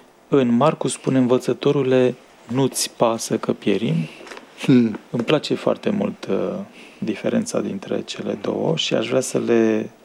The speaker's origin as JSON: {"language": "Romanian", "town": "Băricoi", "region": "Prahova", "country": "Romania", "tie": "born or raised there", "said": "Din Băricoi, Prahova."}